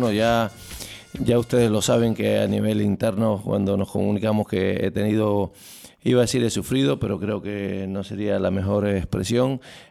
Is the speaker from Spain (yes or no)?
yes; Spain; realmente el que asume todos estos costos somos todos los españoles